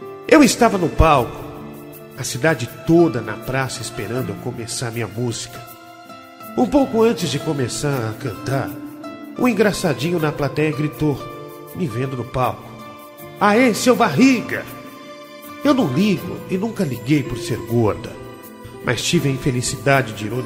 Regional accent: Paraná, Brazil; Sou do interior do Paraná.

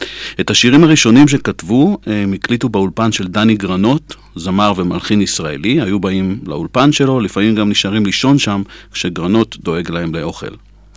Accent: Russia; now in Tel Aviv, Israel; גם בתור עולה חדש מרוסיה וגם בתור חדש בתל אביב הרגשתי מותקף.

